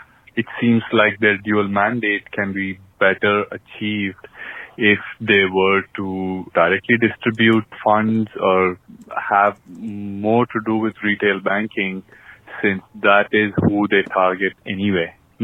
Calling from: Chandler, Arizona, United States; I'm calling from Chandler, Arizona.

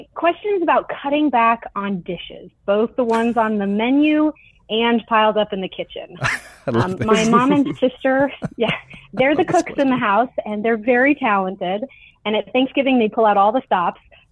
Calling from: Colorado, United States; I'm calling from Colorado.

